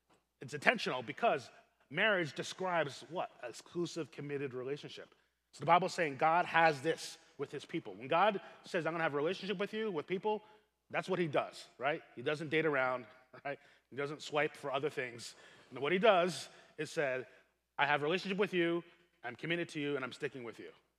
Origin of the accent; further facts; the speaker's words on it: East Coast, United States; So as you know, I'm from the East Coast. And so in the East Coast, we're going to support these New York teams, and we will hate these Boston teams, right?